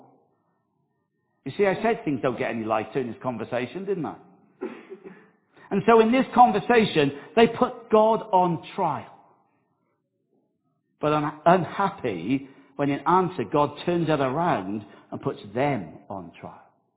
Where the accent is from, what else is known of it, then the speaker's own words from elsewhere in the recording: Wales, United Kingdom; I am a little bit warped and weird, but I am Welsh